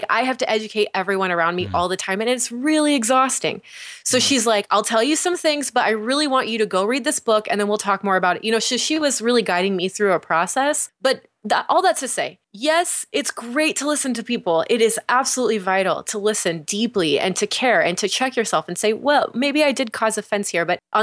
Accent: California, United States; so I grew up in California, you know, and my high school was pretty segregated as far as the kids go. It was like 70% Hispanic community.

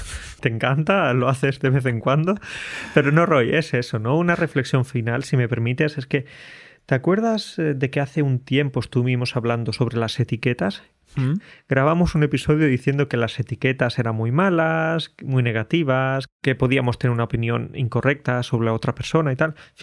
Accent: Spain; podemos hacerlo porque somos españoles, ¿no?

